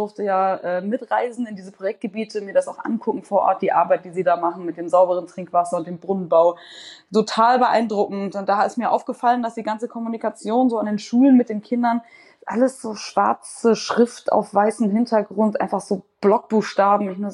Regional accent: Hamburg, Germany; Ich bin einfach in Wellingsbüttel oben aufgewachsen in Hamburg.

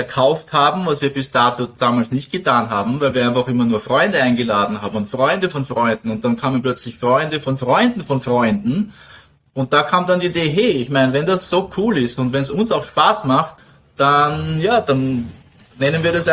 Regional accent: Vienna, Austria; born there; kam dann zurück nach Wien, wo ich geboren bin und eben damals studiert habe

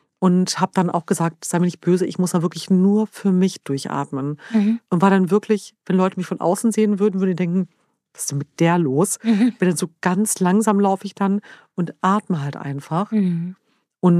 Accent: Lower Saxony, Germany; born or raised there

